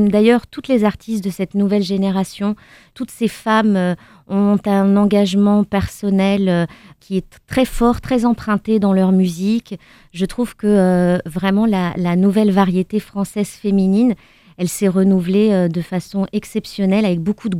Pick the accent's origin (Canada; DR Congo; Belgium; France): France; Paris, Île-de-France; Oui, je crois que je suis une vraie Parisienne